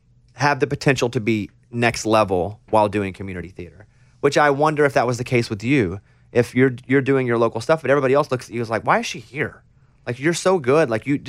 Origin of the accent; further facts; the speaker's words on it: Mountain Pine, Arkansas, United States; Well, it's called Mountain Pine. And the literal population is 772.